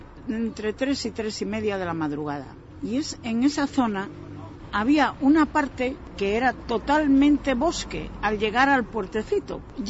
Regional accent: Galicia, Spain; En 7 minutos estaba en mi pueblo, que está de allí como a, vamos a ver, 15, 17 kilómetros.

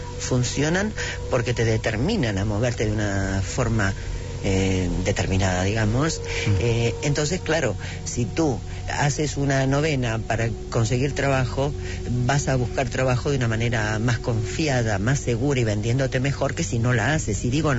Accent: Argentina; Soy argentina.

